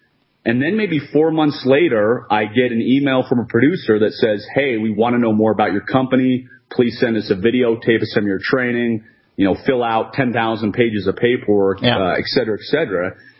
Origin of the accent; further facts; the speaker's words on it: Washington, D.C. area, United States; You know, I was born and raised just outside of Washington, D.C., and, you know, getting ready to graduate college, didn't want a real job, and sent out a ton of applications.